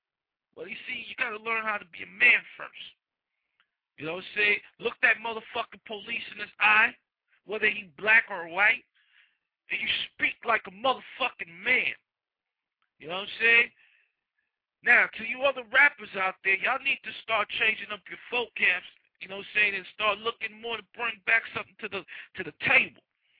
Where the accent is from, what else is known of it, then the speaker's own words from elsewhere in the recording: Jamaica; See, me, growing up in Jamaica, I never thought about walking the path of a Rasta.